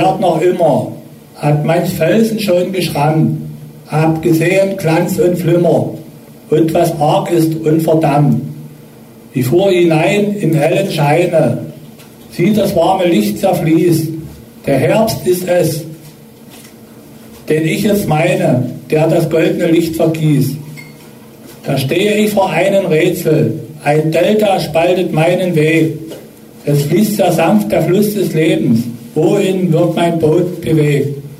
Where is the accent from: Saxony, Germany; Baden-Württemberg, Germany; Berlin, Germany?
Saxony, Germany; Delitzsch; born there; Ich bin geboren in Delitzsch und wohne auch in Delitzsch. Bin 61 Jahre alt